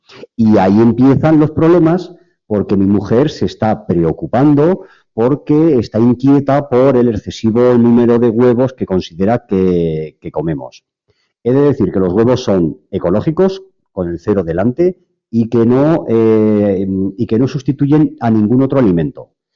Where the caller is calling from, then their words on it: Zaragoza, Aragon, Spain; de Zaragoza